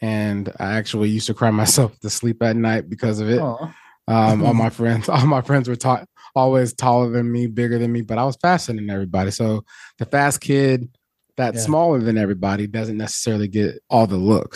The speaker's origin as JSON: {"language": "English", "town": "Fort Lewis", "region": "Washington", "country": "United States", "tie": "born there", "said": "We grew up as a military family. My dad was Army and I was born in Fort Lewis, Washington."}